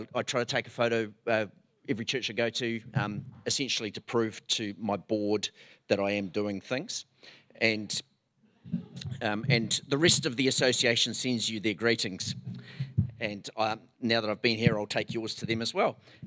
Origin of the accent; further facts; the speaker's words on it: Timaru, Canterbury, New Zealand; also born or lived in Greymouth; My hometown is Timaru. I was brought up an Anglican